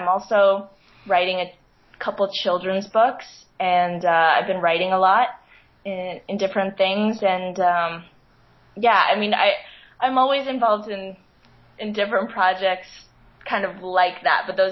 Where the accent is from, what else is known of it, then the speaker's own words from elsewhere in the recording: Canada; accent: Canadian; in my audition, I did get feedback on my Canadian accent, which I didn't even know I had.